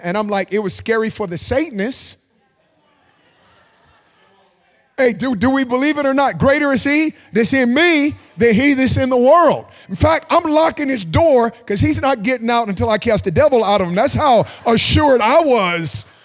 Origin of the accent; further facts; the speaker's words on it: California, United States; I'm from California, my wife and I. California has a smell.